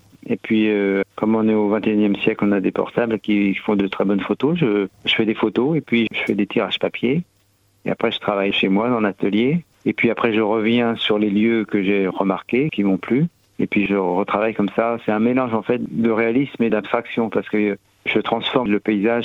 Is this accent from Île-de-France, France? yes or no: no; Pays de la Loire, France; j'ai acheté une ancienne ferme il y a une vingtaine d'années en Mayenne, parce que je suis originaire de la Mayenne.